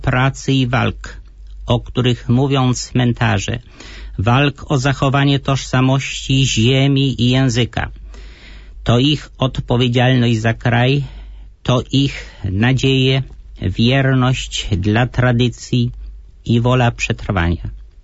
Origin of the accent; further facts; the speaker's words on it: Borek Wielkopolski, Greater Poland Voivodeship, Poland; Otóż wracam dzisiaj myślą do moich rodzinnych stron, w szczególności do Borku Wielkopolskiego